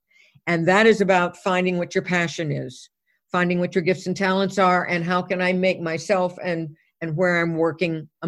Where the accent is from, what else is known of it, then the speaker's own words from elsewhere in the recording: Texas, United States; I'm originally from Texas